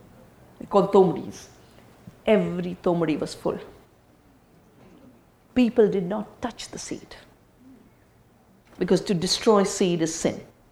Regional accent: Uttarakhand, India; I come from the Himalaya, from Doon Valley. I was born there, I've returned there to do this work, start the farm, start the Earth University

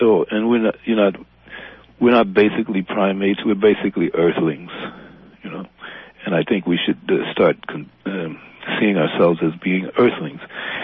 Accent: Alabama, United States; born there; now in Portland, United States; Oh, yeah. I was born in Alabama. Mm-hmm. Grew up all over the country and have lived all over the country and the Western Hemisphere.

